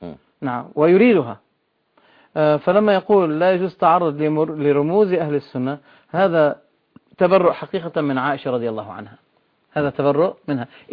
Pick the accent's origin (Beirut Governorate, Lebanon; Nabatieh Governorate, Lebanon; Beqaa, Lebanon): Beirut Governorate, Lebanon; Beirut; أنا من بلاد الشام لكن لست من سوريا.